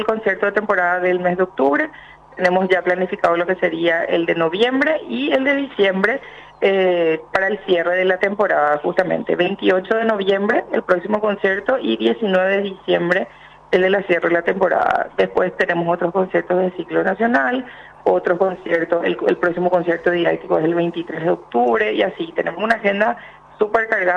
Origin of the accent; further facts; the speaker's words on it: Paraguay; se construye este género musical tan importante que nos identifica tanto como paraguayos.